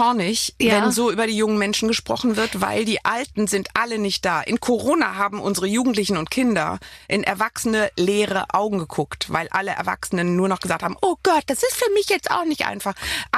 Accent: Düsseldorf, North Rhine-Westphalia, Germany; ich bin ja Düsseldorferin

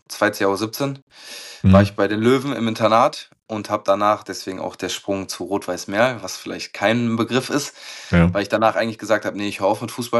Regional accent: Bonn, North Rhine-Westphalia, Germany; Bin dann nach dem Jahr bei 60 zurück in meine Heimat hier nach Bonn gegangen.

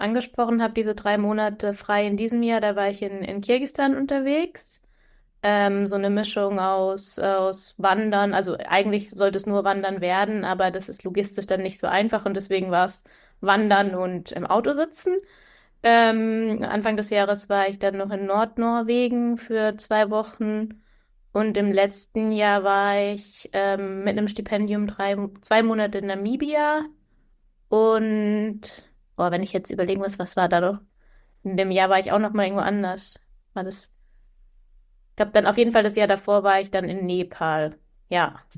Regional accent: Baden-Württemberg, Germany; also born or lived in Freiburg; now in Hamburg, Germany; Ich sitze in Hamburg hier. Ich bin umgezogen vor, ich glaube, 4,5 Jahren nach Hamburg. Also ich komme aus Süddeutschland von der Schweizer Grenze. War auch lange im Süden für mein Studium, also in Freiburg und am Bodensee. Und bin dann für den Job hier hochgezogen.

